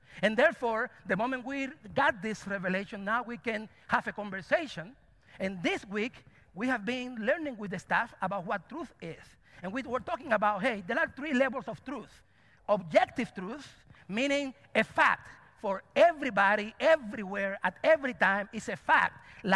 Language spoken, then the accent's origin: English; Cuba; I'm from Cuba. I love mangoes.